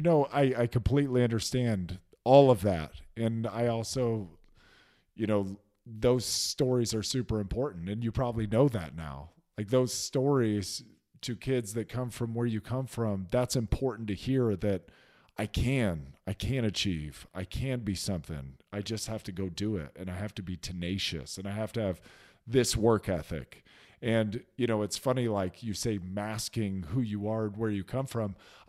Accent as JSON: {"language": "English", "town": "Shreveport", "region": "Louisiana", "country": "United States", "said": "I was from Shreveport, Louisiana. I was like, I'm from the port."}